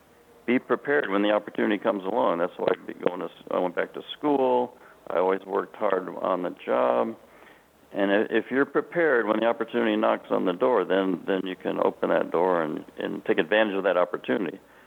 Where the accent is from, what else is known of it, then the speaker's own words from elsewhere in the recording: Panama Canal Zone, Panama; moved away as an adult; now in United States; born and raised in the Panama Canal Zone in Central America, 1950, went through high school there, and a year at junior college, grew up sighted.